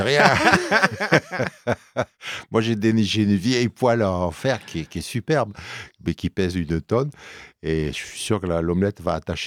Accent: Corsica, France; Moi, je suis corse, alors fais attention.

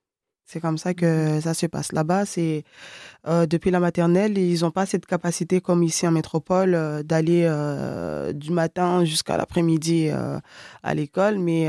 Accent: Mayotte; Mon enfance à Mayotte s'est déroulée assez bien, je trouve.

